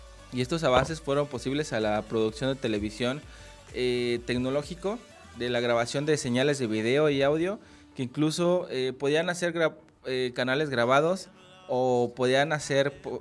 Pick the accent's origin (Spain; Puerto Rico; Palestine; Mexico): Mexico; nosotros que venimos de México, es algo bastante novedoso